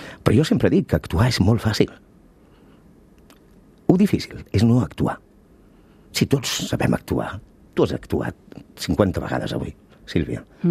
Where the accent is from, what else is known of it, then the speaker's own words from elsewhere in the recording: Mataró, Catalonia, Spain; Tu i jo som de Mataró.